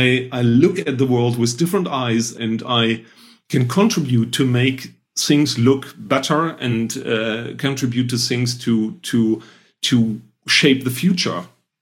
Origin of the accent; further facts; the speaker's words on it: North Rhine-Westphalia, Germany; I'm German. I'm trained as an industrial designer. So I'm coming from the Rhine area, close to Düsseldorf and Cologne.